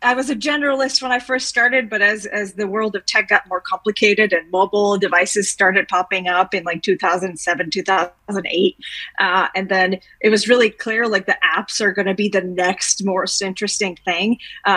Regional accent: Bosnia & Herzegovina; English is a second language; I was born and raised in Bosnia

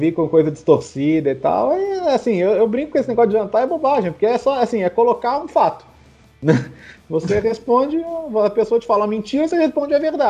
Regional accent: Belo Horizonte, Minas Gerais, Brazil; Eu sou de BH. Na verdade, meu pai é de Poços de Caldas, né?

